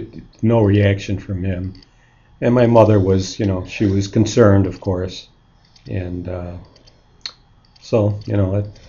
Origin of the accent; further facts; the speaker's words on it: Chicago, Illinois, United States; I grew up near Douglas Park, which was kind of a bad neighborhood. It was a poor area.